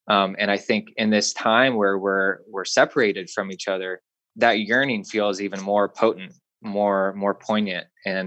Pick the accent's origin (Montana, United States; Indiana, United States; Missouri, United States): Indiana, United States; North Manchester; bringing a festival to my hometown, actually in Northern Indiana, North Manchester.